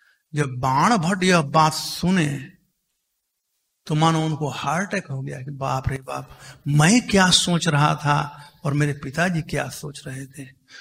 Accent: Bihar, India; हमारे यहां बिहार में कहते हैं

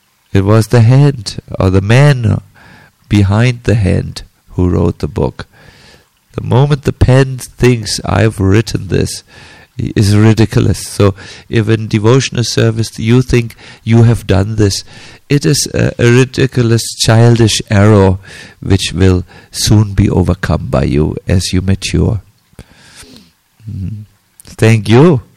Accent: Hamburg, Germany; But I'm from Hamburg.

